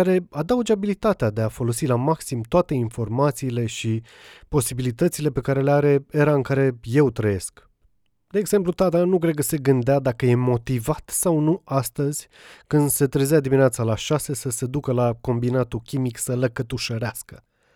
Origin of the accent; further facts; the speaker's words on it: Piatra Neamț, Neamț County, Romania; sunt un moldovean din Piatra Neamț, cu părinți fără studii superioare, muncitor în fabrică